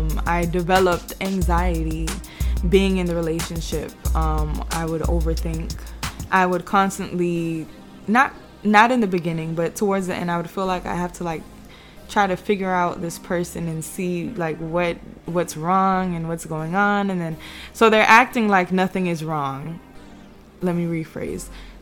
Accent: United States; I'm American. And this person is Jamaican, but my family's Jamaican. So I call myself Jamaican.

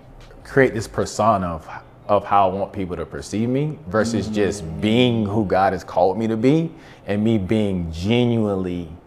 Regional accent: Eastman, Georgia, United States; now in Atlanta, United States; Okay, so I'm from Eastman, Georgia. Okay. Small town, literally everyone knows everyone.

